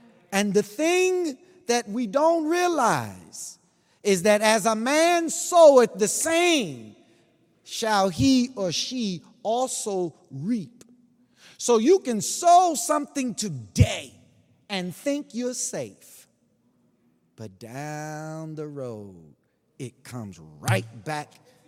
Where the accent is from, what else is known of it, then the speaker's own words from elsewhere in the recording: United States; But, you know, we just growing up in America, you know.